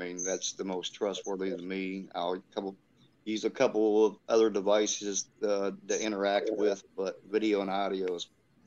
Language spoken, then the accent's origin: English; Indiana, United States; But I am from Indiana, so my favorite location here in Indiana is a little place up north called Crown Point Jail